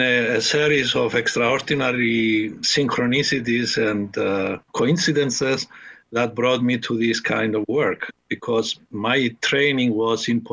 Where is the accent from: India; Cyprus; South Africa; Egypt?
Cyprus; English is a second language; now in United States; Now, originally, I came from Cyprus, and some people may not know where that is. That's in the Eastern Mediterranean, a little island, the third in size, actually, in the Mediterranean, not far from Israel and Lebanon.